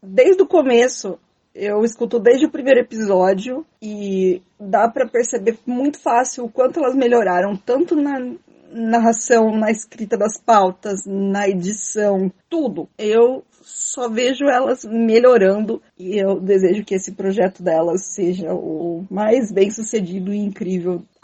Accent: São Paulo, Brazil; accent: interior of São Paulo; eu senti mais que o meu sotaque do interior de São Paulo apareceu bem mais que no primeiro.

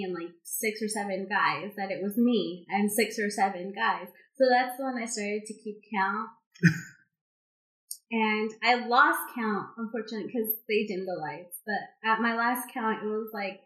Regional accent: Texas, United States; I also get like a Dr. Pepper because, again, I'm Texan.

